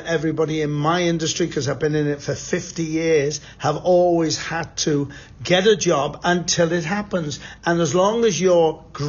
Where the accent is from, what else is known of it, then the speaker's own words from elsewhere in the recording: Transylvania, Romania; I grew up in Transylvania and didn't realize how big it was in the world because of Dracula.